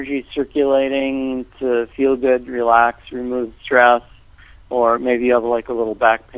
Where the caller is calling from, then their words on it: Santa Monica, California, United States; Santa Monica.